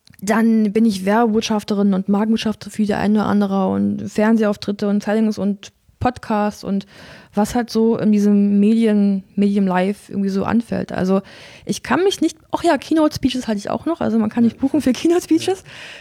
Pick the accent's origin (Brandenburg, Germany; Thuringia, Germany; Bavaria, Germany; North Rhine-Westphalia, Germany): Thuringia, Germany; Erfurt; ich liebe meinen Heimatort so sehr und ich habe auch als Athlet total profitiert davon. Du kennst es ja selber, wie kurz die Wege sind, wie gut die Infrastruktur ist für viele Sportarten in Erfurt.